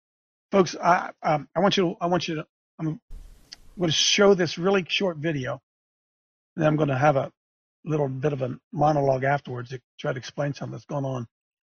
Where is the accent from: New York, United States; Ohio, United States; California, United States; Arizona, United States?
Ohio, United States; here in Ohio, right where I live in my hometown, Licking County, Ohio